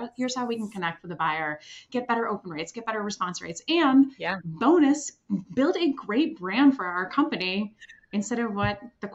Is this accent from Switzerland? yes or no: yes; Switzerland; I'm originally from Switzerland.